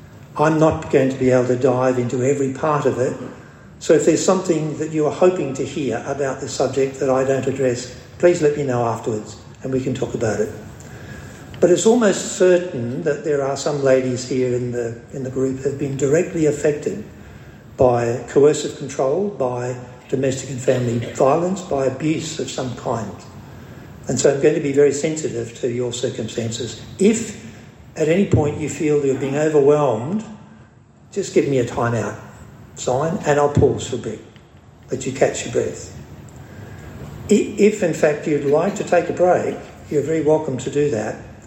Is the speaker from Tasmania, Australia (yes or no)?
no; Bundaberg, Queensland, Australia; My wife Shirley and I grew up in Bundaberg.